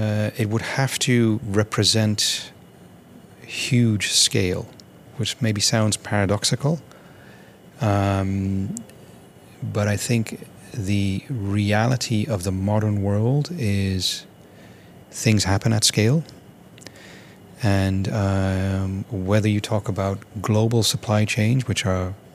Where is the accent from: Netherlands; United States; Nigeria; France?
Netherlands; I come from the Netherlands where I just don't understand why you would need it.